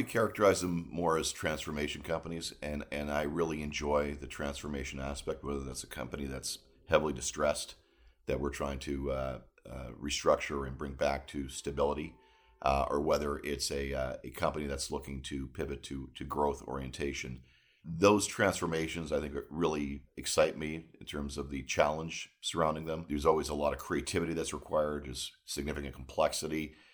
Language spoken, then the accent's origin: English; Toronto, Ontario, Canada; I was born in Canada and grew up in Toronto.